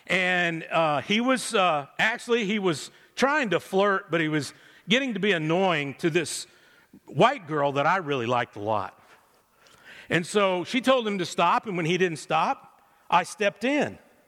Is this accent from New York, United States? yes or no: no; Greenville, Texas, United States; I don't know if you know, I grew up in Greenville, Texas. And Greenville is in what they call the Texas Blacklands, which means just a few inches below the topsoil there is this rich black earth that you can just about grow anything.